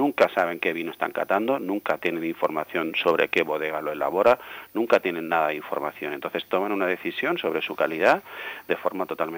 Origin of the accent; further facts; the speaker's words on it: Xixona, Valencian Community, Spain; como buen gijonenco, pues evidentemente teníamos que empezar trabajando con el turrón, ¿no? Ya que soy de allí, de Gijona